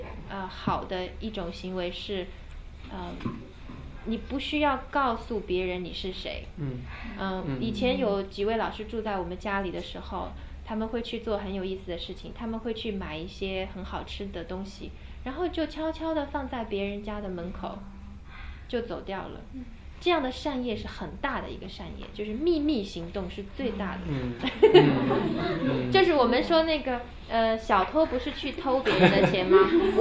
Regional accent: Shanghai, China; 觉得我们上海人叫老姐的

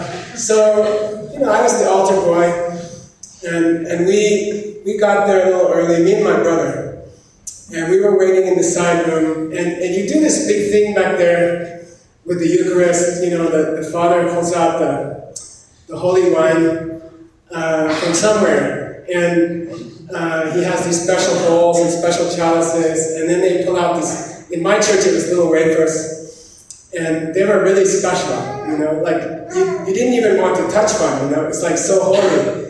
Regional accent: Phoenix, Arizona, United States; I grew up in Phoenix and went to All Saints Episcopal Church.

